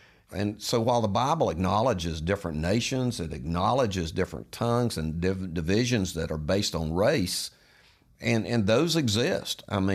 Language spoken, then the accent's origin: English; the South, United States; you're a Yankee and I'm a Southerner.